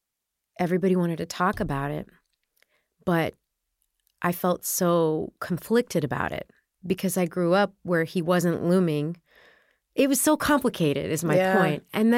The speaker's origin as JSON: {"language": "English", "region": "Texas", "country": "United States", "tie": "born or raised there", "said": "and I grew up in Texas, and I had a really nice childhood with my mom"}